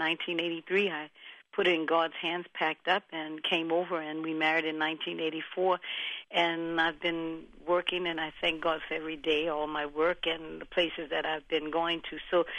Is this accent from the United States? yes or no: yes; New Orleans, Louisiana, United States; I come from New Orleans, where the jazz, we say jazz was born